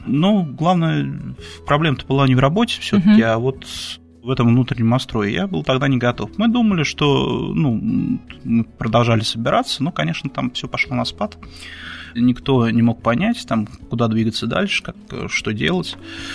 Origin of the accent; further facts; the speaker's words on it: Tver, Tver Oblast, Russia; Да, я родился и вырос в Твери, моя родина, и, в принципе, я никогда надолго отсюда не уезжал.